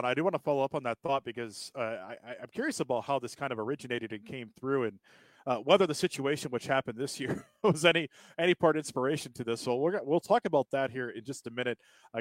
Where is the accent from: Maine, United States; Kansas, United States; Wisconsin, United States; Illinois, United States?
Wisconsin, United States; Cadott; is playing the hits from my hometown of Cadott, Wisconsin, right here.